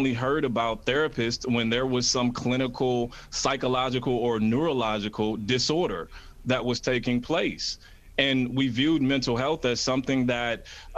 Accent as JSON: {"language": "English", "town": "St. Louis", "region": "Missouri", "country": "United States", "tie": "born or raised there", "said": "I grew up in the Bible Belt. I grew up in St. Louis, Missouri."}